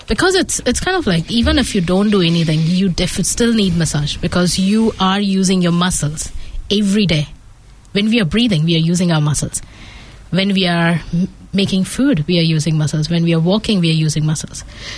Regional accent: Vadodara, Gujarat, India; also born or lived in Ahmedabad; now in New Zealand; I'm from India, Gujarat. I'm born in Ahmedabad, but raised in Baroda. Uh-huh. I've been in New Zealand from 2013.

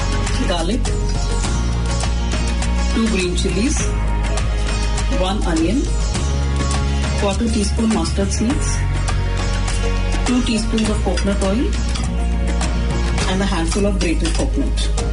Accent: Pune, Maharashtra, India; Hello everyone … from Pune.

